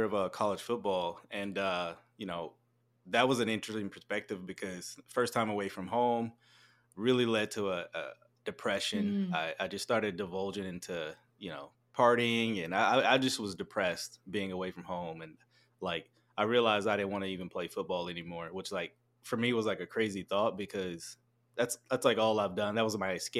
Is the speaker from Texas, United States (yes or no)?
yes; Texas, United States; also born or lived in Louisiana; But I was born in Louisiana, grew up in Texas. One of the best decisions my mom ever made was doing that.